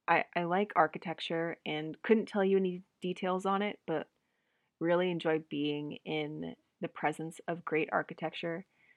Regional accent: United States; And then with COVID, it's been hard being an American trying to go anywhere outside of the States.

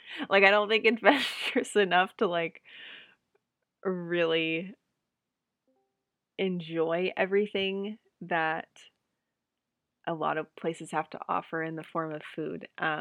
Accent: United States; And then with COVID, it's been hard being an American trying to go anywhere outside of the States.

